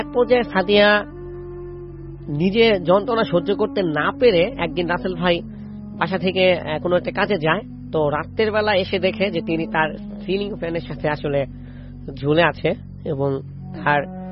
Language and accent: Bangla; Dhaka, Dhaka Division, Bangladesh; So ঘটনাটা হচ্ছে দক্ষিণখানের একটি ঘটনা। তো আমি যেখান থেকে আসছি সেখানের একটি ঘটনা